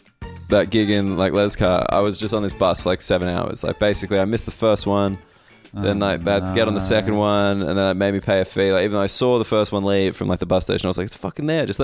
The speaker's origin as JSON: {"language": "English", "country": "Australia", "lives_now": "United Kingdom", "said": "I'm an Australian in the UK."}